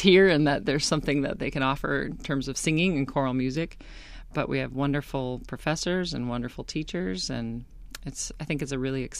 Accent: Green Bay, Wisconsin, United States; we saw it as a really good opportunity to sort of come back home, since I'm from Green Bay.

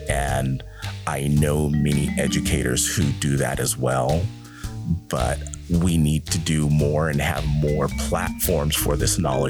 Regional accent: Redlands, California, United States; Because growing up in Redlands, I heard stories.

